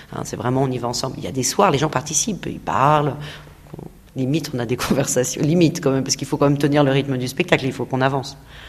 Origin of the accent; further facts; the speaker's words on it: Noisy-le-Grand, Île-de-France, France; Je suis issue de Noisy-le-Grand et c'est une vie tellement difficile que, en plus de m'en sortir, d'avoir mes premiers contrats à 17 ans, de quitter ma cité